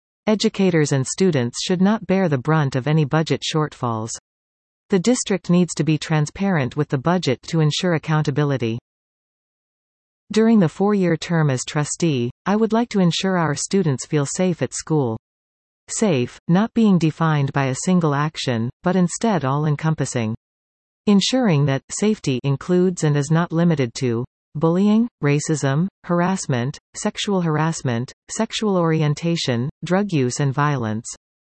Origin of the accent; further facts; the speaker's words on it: Delta, British Columbia, Canada; I grew up in Delta and have a strong connection to this community, now raising my three children in South Delta, together with my husband.